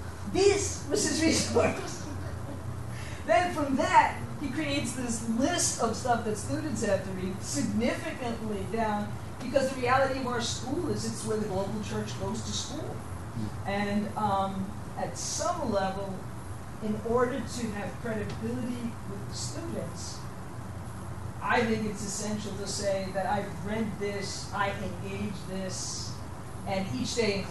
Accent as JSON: {"language": "English", "town": "Bronx", "region": "New York", "country": "United States", "said": "I'm from the Bronx, and there's advantages and there's limitations."}